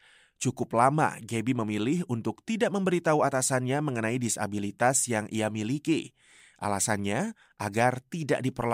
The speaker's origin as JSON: {"language": "Indonesian", "town": "Bojongsoang", "region": "West Java", "country": "Indonesia", "tie": "born or raised there", "said": "Malah kayak logat mana nih, Bojongsoang, kampung halaman saya."}